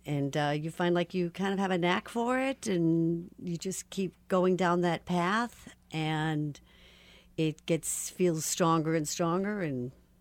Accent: Milwaukee, Wisconsin, United States; now in Kansas City, United States; Yeah, then I went to undergrad, and then that's what got me here to Kansas City. I'm from Milwaukee.

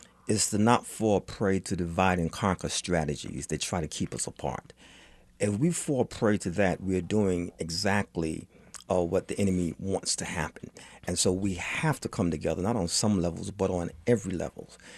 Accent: New York City, New York, United States; I grew up in the Bronx, New York. And as soon as school was out, my brother and I were shipped to the northeastern part of North Carolina

